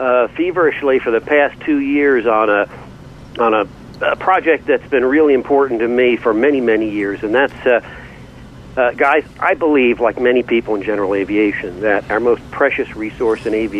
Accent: New Jersey, United States; right here in my home state in New Jersey.

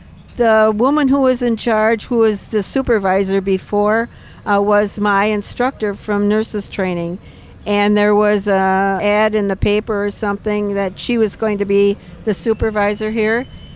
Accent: Freedom, Wisconsin, United States; I'm from Freedom, Wisconsin, which is about 40 minutes north of here.

